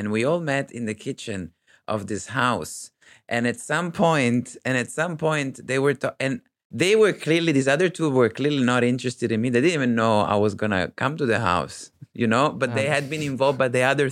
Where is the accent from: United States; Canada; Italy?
Italy; I'm from Italy.